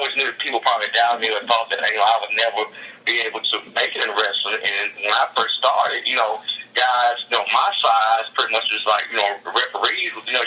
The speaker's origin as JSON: {"language": "English", "region": "Arkansas", "country": "United States", "tie": "born or raised there", "said": "start a place, OCL Arkansas, which is my my hometown, by the way"}